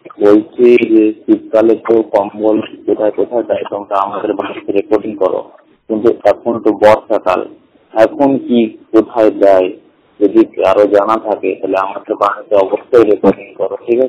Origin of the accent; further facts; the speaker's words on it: Prayagraj, Uttar Pradesh, India; আমার বাড়ি হলো এলাহাবাদ, উত্তরপ্রদেশ।